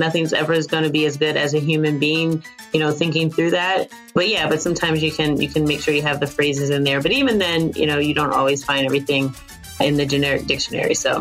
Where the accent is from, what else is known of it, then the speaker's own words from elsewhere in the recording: East Coast, United States; I mean, everybody is from somewhere, and I'm from the East Coast of the U.S.